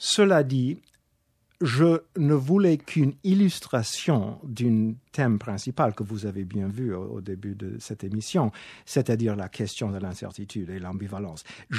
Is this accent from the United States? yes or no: yes; United States; French is a second language; now in Paris, France; vous allez entendre tout de suite que je suis américain.